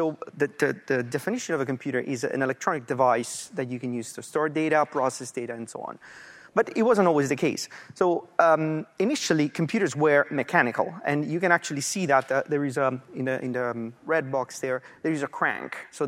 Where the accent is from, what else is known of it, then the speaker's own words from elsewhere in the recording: Italy; we're both Italian, so I grew up in Italy.